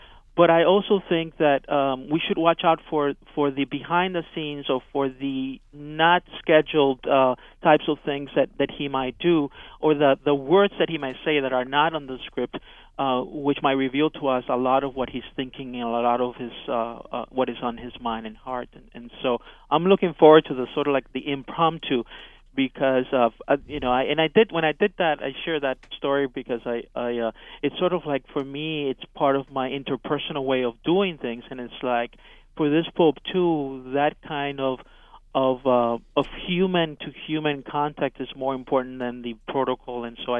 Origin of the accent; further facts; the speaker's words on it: Miami, Florida, United States; growing up as a Cuban American, and then growing up in the United States, and going through elementary school, junior high, high school, etc., and growing up in Miami